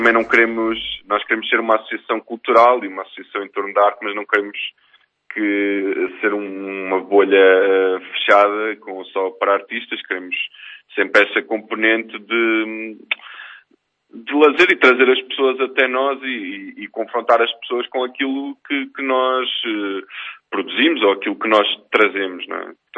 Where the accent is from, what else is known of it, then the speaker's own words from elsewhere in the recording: Ílhavo, Centro, Portugal; eu sou de Ilhavo